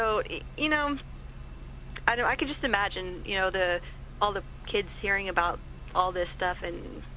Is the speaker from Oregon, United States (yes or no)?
no; Arkansas, United States; You know, growing up, I was raised in Arkansas, and, you know, down south, as you could probably imagine